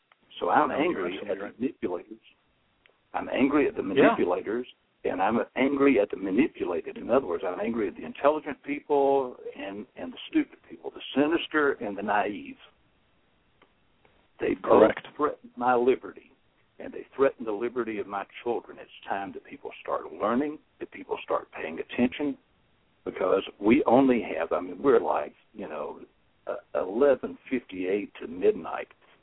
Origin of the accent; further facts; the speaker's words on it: Deep South, United States; now in Chicago, United States; And I also don't talk fast because I'm from the Deep South. Although I'm living near Chicago, you know, the People of the Republic of Chicago.